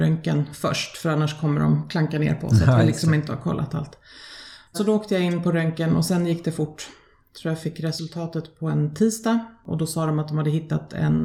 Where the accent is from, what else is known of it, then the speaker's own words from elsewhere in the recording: Stockholm, Stockholm County, Sweden; Ja, född och uppvuxen i södra Stockholm.